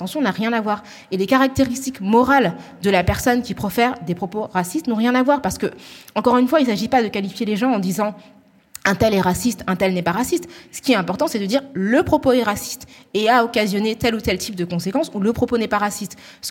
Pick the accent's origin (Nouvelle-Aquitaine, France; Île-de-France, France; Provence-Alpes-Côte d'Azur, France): Île-de-France, France; accent: Parisian; notre accent parisien, parce qu'en fait, on est que 10 millions de franciliens à avoir cet accent-là. Donc, c'est vrai que nous, on a un accent aussi qui est hyper marqué.